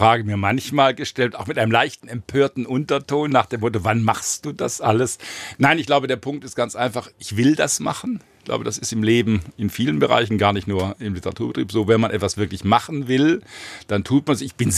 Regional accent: Heilbronn, Baden-Württemberg, Germany; über meine Kindheit und Jugend in Heilbronn, 60er, 70er Jahre geschrieben.

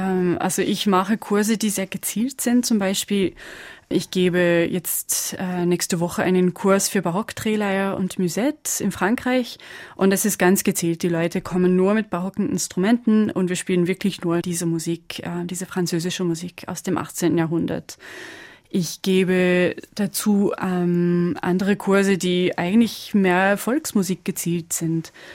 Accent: Quebec, Canada; German is a second language; Ich bin in Quebec aufgewachsen und die traditionelle Musik, die wir dort haben, hat mehr mit der irischen Musik zu tun als mit der Musik aus Zentralfrankreich.

